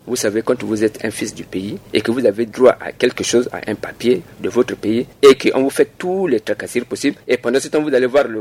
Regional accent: Central African Republic; Je ne peux pas accepter que, en tant que Centrafricain, je ne puisse pas avoir ma carte d'identité nationale

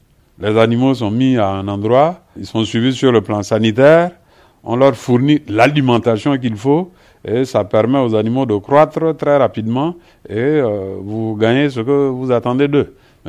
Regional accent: Central African Republic; Et chez nous, en Centrafrique, nous avons une association nationale des éleveurs de porc

